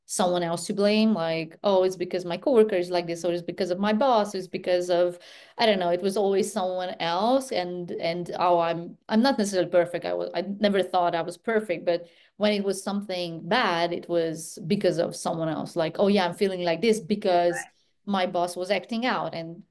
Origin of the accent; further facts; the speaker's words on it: Transylvania, Romania; So I'm originally from Transylvania. My whole family is from there. I grew up in a small town where, well, almost everyone knew everyone, and there was a lot of family gatherings, and we celebrated birthdays, name days.